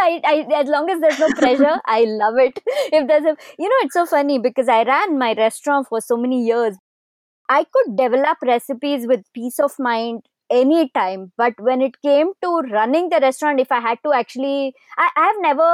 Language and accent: English; Bangalore, Karnataka, India; growing up in Bangalore, Bangalore is one of the fairly safer cities in India, honestly.